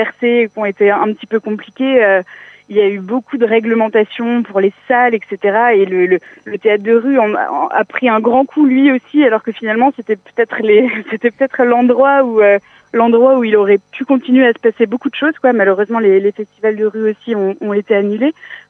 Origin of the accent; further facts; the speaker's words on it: Centre-Val de Loire, France; On est originaire de la Touraine, donc on l'a pas mal joué en local.